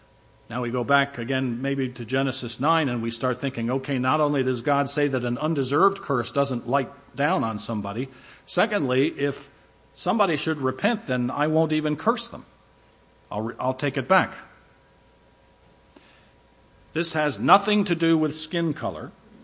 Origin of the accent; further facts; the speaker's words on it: Northeast, United States; I come from the Northeast.